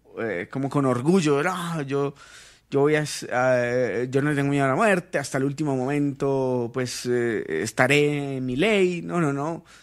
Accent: Toro, Valle del Cauca, Colombia; born there; Y nací en Toro, ¿vos qué crees?

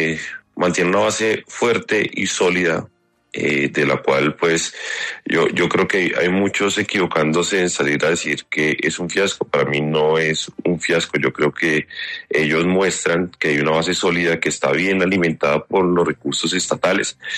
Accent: Colombia; Aquí nosotros como colombianos

